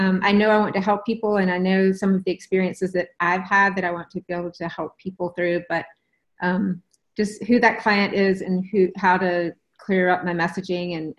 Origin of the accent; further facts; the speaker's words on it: North Carolina, United States; now in Sun Valley, United States; I live in Idaho, Sun Valley, Idaho, and I'm from North Carolina though, so I can represent the South a little bit.